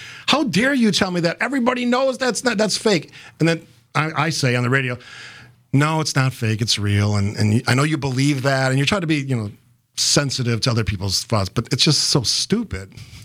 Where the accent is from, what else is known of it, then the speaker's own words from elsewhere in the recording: United States; because to me, it's embarrassing as an American